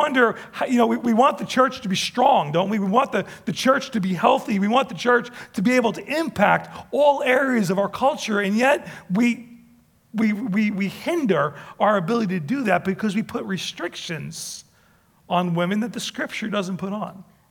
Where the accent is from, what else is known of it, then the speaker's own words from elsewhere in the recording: United States; It's there that I recognize that my citizenship is first in heaven and secondly as an American.